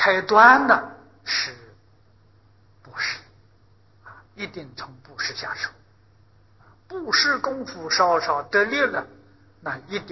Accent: China; 在古时候 我们中国人知道有天有神有心，不晓得有佛啊。

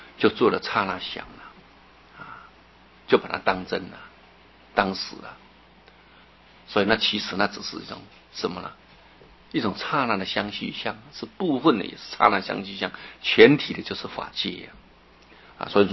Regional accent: China; 我是中国人，你是哪个地方的人啊？

